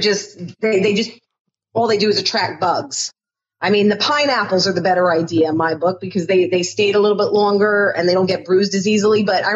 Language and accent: English; New York, United States; we grew up on Long Island. We have ocean water around.